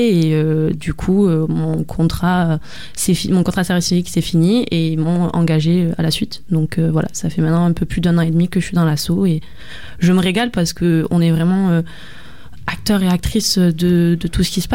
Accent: Occitanie, France; now in Marseille, France; En vrai, je viens d'Aveyron, donc je viens pas de Marseille de base.

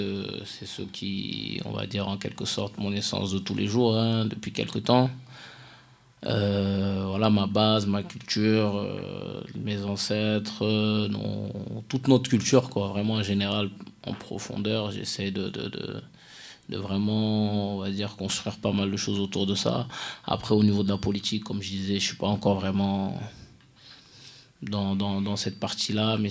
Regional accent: Senegal; born there

